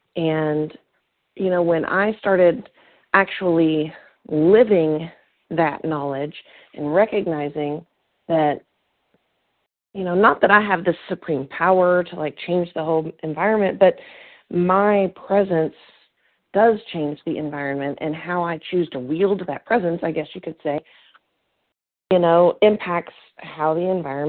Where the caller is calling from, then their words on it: Kentucky, United States; I'm calling from Kentucky.